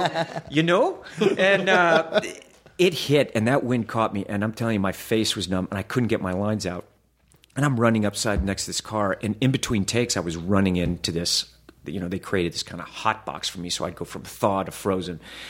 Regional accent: the South, United States; Mr. Hoffman, I was raised in the South.

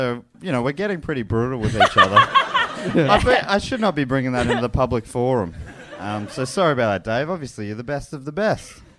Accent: South West England, United Kingdom; accent: Wiltshire; Wiltshire.

